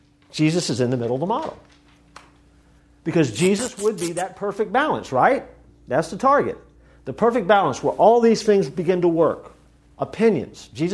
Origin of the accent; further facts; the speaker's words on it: Arkansas, United States; I'm a Bubba, I'm from Arkansas, you know, I'm just a good old boy, but I'm different. I've got that Midwestern roots kind of thing going on.